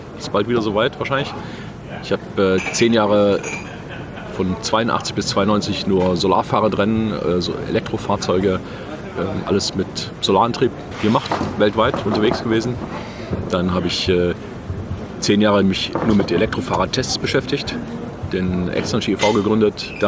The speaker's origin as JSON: {"language": "German", "town": "Stuttgart", "region": "Baden-Württemberg", "country": "Germany", "said": "Also ich komme aus Stuttgart"}